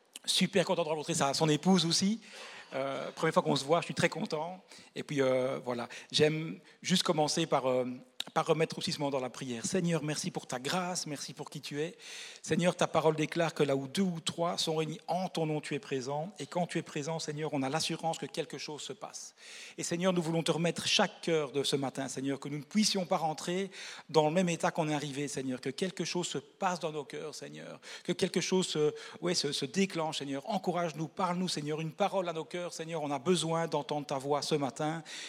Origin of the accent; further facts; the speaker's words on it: Belgium; Donc voilà, moi je viens de la Belgique